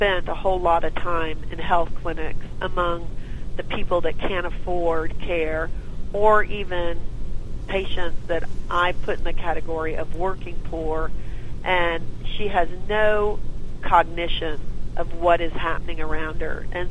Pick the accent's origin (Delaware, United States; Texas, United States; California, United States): Texas, United States; I'm from Texas. We are the diabetic capital of the world, you know.